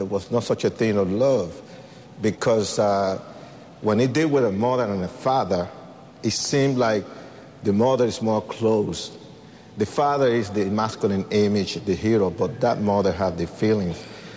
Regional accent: Puerto Rico; born there; I was born in Puerto Rico. I was born in a witchcraft home.

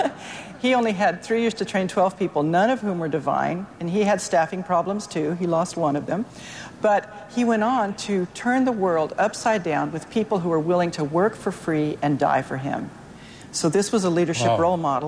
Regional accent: El Paso, Texas, United States; We were working with a group of 17 first offenders in El Paso, Texas, which is my hometown.

